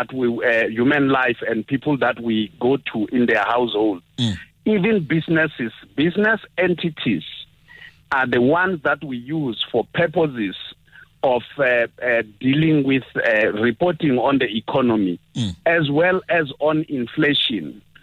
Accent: Limpopo, South Africa; born there; when I talk to Capricorn listeners, I'm talking to my home people. That I was born in Mopani doesn't change the fact that I was born in Limpopo.

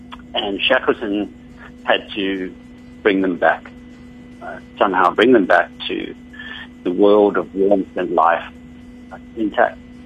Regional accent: Durban, KwaZulu-Natal, South Africa; born there; I was born on the Bluff, which is sort of like Durban, but a lot further away.

